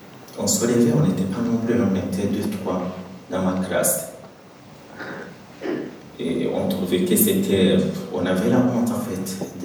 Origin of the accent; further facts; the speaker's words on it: Rwanda; French is a second language; Si dans mon accent, au lieu de L, je dis R, ne vous étonnez pas. Je pense que c'est ça la beauté de la langue française, et on a des accents différents. Et au Rwanda, le L et le R, souvent, c'est presque pareil.